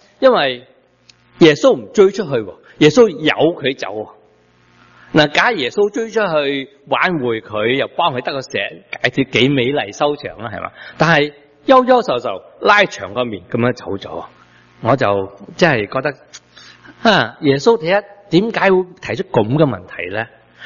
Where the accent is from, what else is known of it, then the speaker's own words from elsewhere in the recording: Guangdong, China; 我们广东人呢、我们讲法比较近的言文